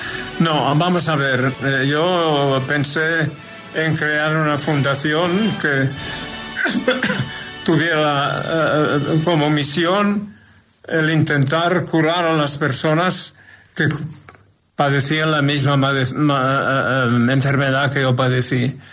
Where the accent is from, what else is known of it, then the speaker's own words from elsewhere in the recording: Barcelona, Catalonia, Spain; estaba ya cantando en Barcelona, en mi ciudad natal.